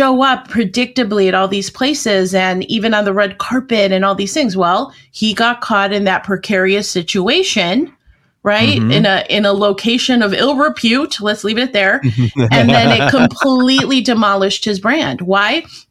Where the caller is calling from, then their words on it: Arlington Heights, Illinois, United States; I'm just outside of Chicago, about a half hour outside.